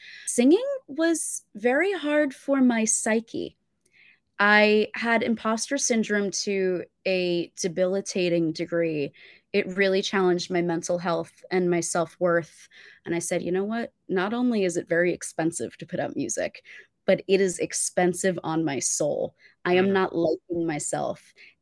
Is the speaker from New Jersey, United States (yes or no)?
yes; New Jersey, United States; There is no me without my New Jersey upbringing.